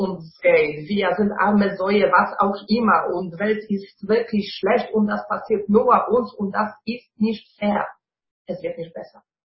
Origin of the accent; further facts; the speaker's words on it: Poland; German is a second language; moved away; Ich komme ursprünglich aus Polen, was man natürlich auch hören kann.